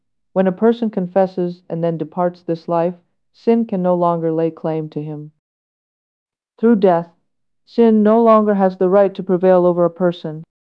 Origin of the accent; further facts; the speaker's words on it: Mount Athos, Greece; I said, I am from the Holy Mountain.